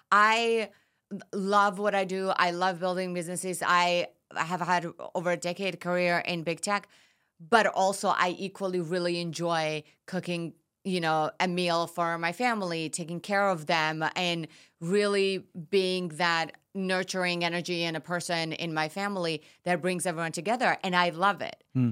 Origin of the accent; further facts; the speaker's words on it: Georgia; I'm from Georgia, which is in Eastern Europe. Food and hospitality has always been a really large part of our culture.